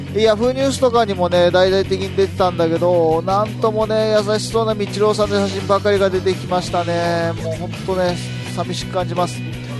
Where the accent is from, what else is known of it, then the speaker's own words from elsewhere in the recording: Sapporo, Hokkaido, Japan; 僕のね、生まれ故郷のね、北海道札幌ではね、昔からね、こういうロカビリーとかね、サイコビリー盛んなのでね